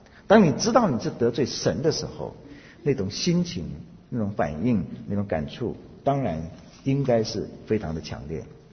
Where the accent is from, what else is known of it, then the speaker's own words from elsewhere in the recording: China; 问题不是韩国人，问题也不是我们中国人，问题是日本人。